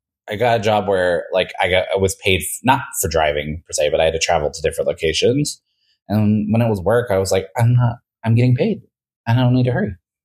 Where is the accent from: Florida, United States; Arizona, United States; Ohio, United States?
Florida, United States; I grew up in Florida, by the way, and people in Florida drive crazy.